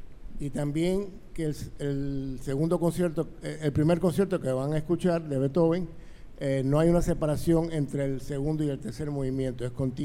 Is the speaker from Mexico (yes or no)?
no; Cuba; Yo soy cubano y me encanta la idea de que mis alumnos toquen en Cuba